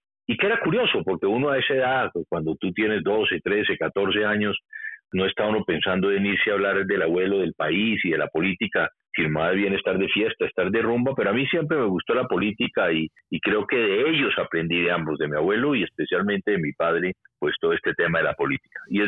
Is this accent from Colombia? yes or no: yes; Bogotá, Colombia; born there; Yo nací en Bogotá. Mi familia es bogotana. Por el lado de mi padre, la familia de mi padre es de un departamento o un estado, como sería en Estados Unidos, cercano a Bogotá.